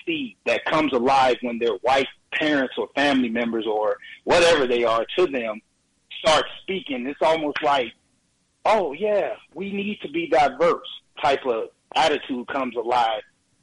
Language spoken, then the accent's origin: English; the South, United States; So that told me a lot about the people that I grew up with in the South already seeing how they behave.